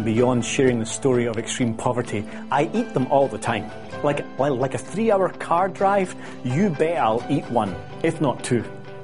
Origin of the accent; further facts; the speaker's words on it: Scotland, United Kingdom; accent: Scottish; So, you can tell that my accent isn't from California, and where I come from, Scotland, has no straight roads.